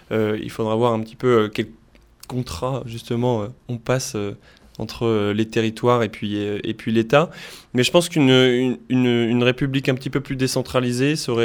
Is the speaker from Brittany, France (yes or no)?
yes; Lampaul-Ploudalmézeau, Brittany, France; j'ai grandi à Lampol-Pouloirzel, une petite commune dans le nord-ouest du Finistère